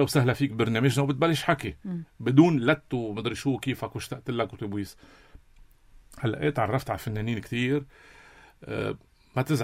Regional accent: Lebanon; نحن كلبنانية

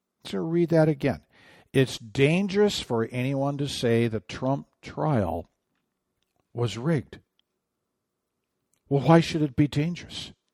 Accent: Michigan, United States; I am in the state of Michigan, my home state.

